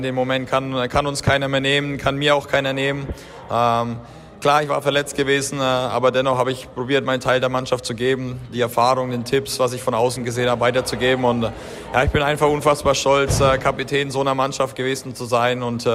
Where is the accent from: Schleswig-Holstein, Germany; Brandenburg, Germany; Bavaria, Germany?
Bavaria, Germany; Bamberg; Ich meine, ich bin jetzt in Bamberg, in meiner Heimatstadt, wieder zurückgekehrt.